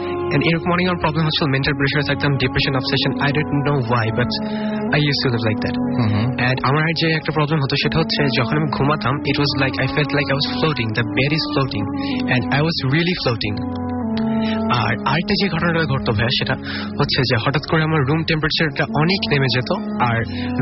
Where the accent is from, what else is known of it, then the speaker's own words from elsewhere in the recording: Kushtia, Khulna Division, Bangladesh; আমার home town হচ্ছে কুষ্টিয়া।